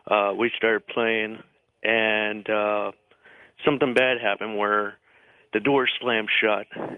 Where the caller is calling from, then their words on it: Oshkosh, Wisconsin, United States; I'm calling from Oshkosh, Wisconsin.